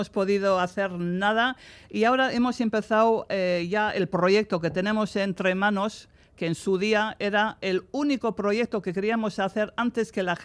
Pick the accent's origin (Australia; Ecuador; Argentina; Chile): Australia; Ingham, Queensland; Sí, yo soy de Ingham, sí.